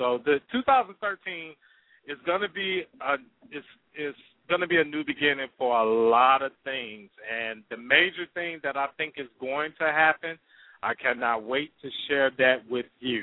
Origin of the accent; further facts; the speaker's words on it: Detroit, Michigan, United States; I'm from Detroit.